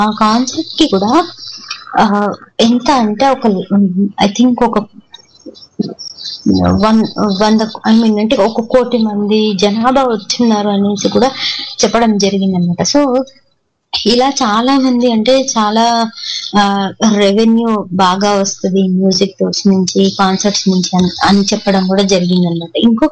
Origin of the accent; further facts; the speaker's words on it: Hyderabad, Telangana, India; నా home town లో హైదరాబాద్ లో